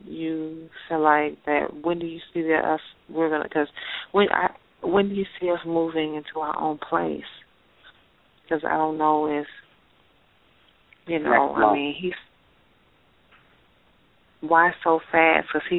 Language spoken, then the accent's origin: English; Virginia, United States; and I'm from Virginia.